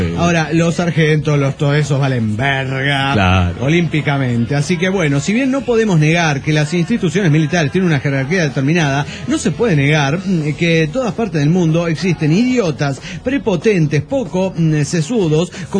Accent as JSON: {"language": "Spanish", "town": "Santa Rosa", "region": "La Pampa", "country": "Argentina", "tie": "born or raised there", "lives_now": "Córdoba, Argentina", "said": "En estos momentos de mi vida transcurre entre Santa Rosa La Pampa, de donde soy oriundo."}